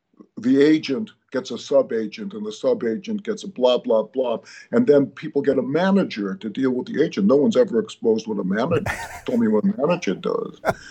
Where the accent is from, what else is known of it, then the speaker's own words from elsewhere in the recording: Chicago, Illinois, United States; I grew up in Chicago, State Street, State Street.